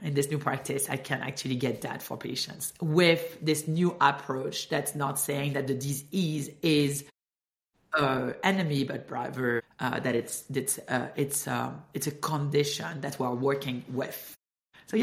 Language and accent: English; France; accent: French; English is a second language; Okay. Well, so I'm French. Cannot hide it. Apparently, I have an accent. I don't hear my accent, by the way.